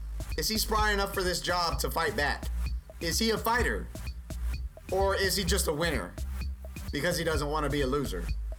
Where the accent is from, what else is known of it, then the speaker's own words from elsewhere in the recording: Jennings, Louisiana, United States; born there; I wasn't born in Nollins. I was born in Jennings, Louisiana, you guys. That's a very small town with a whole lot of corruption.